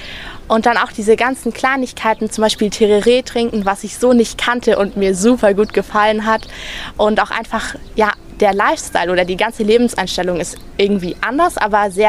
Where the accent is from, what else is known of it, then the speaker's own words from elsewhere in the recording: Baden-Württemberg, Germany; Also aufgewachsen bin ich in Deutschland. Ich bin in Süddeutschland geboren, genauer gesagt in Baden-Württemberg. Das liegt ganz im Südwesten von Deutschland. Und ich habe immer in einem vergleichsweise kleinen Dorf gewohnt.